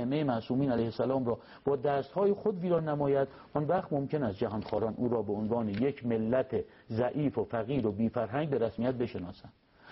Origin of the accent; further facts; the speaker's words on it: Iran; گفتم ایران. اینها آقا شما مال کجایی؟ اینها نیجریا. تا گفتم من بچه ایرانم